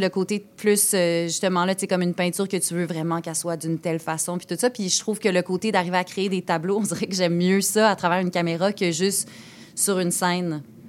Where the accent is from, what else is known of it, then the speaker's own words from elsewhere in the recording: Quebec City, Quebec, Canada; moved away as an adult; also born or lived in Montreal; Moi, je viens de Québec, premièrement. À 19 ans, je suis rentrée à l'école de théâtre à Saint-Hyacinthe, où j'ai fait ma formation d'actrice. Puis, à 22 ans, j'ai fini ça, cette formation-là, puis j'ai déménagé à Montréal